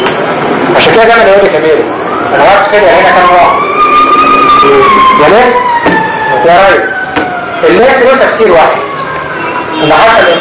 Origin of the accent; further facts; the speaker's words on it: Egypt; مش عندنا في مصر